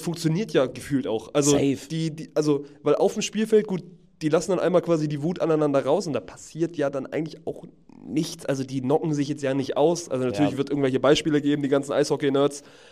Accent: Baden-Württemberg, Germany; ich als Schwabe

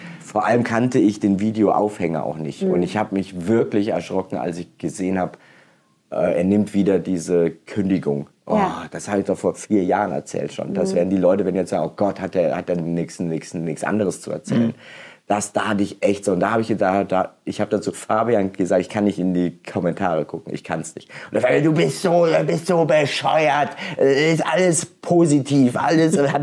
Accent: Hesse, Germany

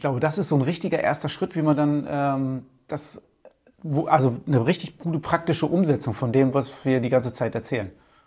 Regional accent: Cuxhaven, Lower Saxony, Germany; Also bei uns in Cuxhaven ist samstags immer Wochenmarkt.

